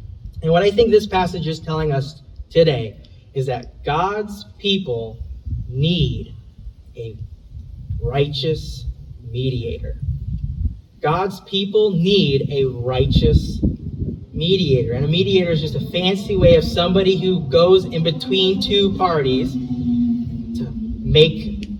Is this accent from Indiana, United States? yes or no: yes; Indiana, United States; I'm not from the state of Illinois. I'm from Indiana, born and raised there.